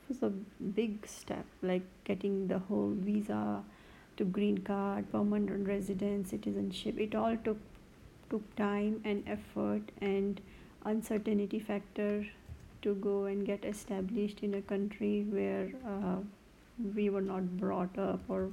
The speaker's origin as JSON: {"language": "English", "country": "India", "tie": "born or raised there", "said": "which we grew up back there in India, where we were totally focused on these academics, maths and science."}